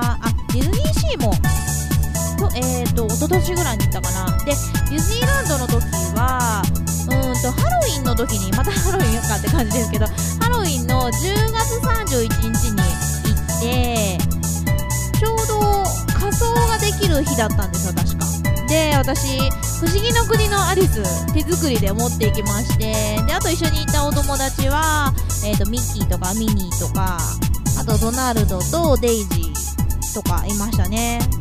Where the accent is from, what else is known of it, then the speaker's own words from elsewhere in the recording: Nagoya, Aichi, Japan; accent: Nagoya dialect; あのノアポンと喋ってる時は結構名古屋弁が出ちゃったなとは思うんですけど、